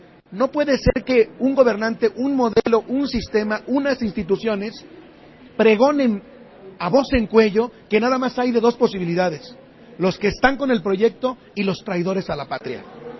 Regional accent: Mexico; tan rica como nuestra cultura y nuestra esencia como mexicanos

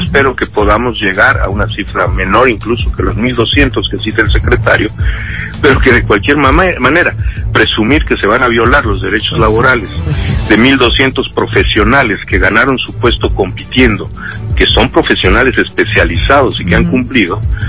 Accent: Yucatán, Mexico; now in Mexico City, Mexico; yo me vine de Yucatán a México a vivir

